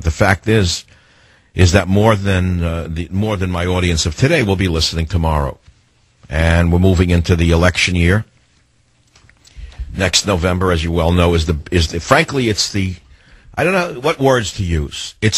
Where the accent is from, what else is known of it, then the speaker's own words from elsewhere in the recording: San Francisco, California, United States; he flies to San Francisco tonight, my hometown